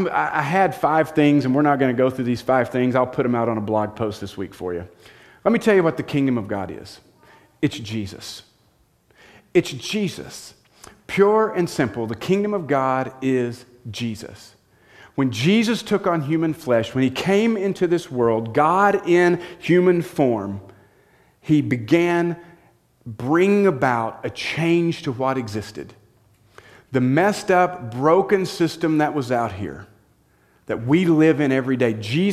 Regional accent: United States; I'm American.

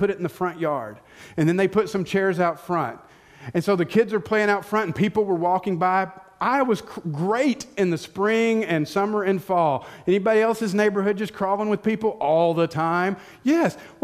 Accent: the South, United States; You can tell I grew up in the South, right?

